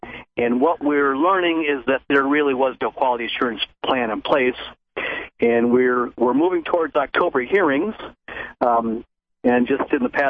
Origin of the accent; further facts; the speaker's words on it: Monroe, Michigan, United States; I'm from Monroe, Michigan, just south of Detroit, and I'm in the heart of the Great Lakes Basin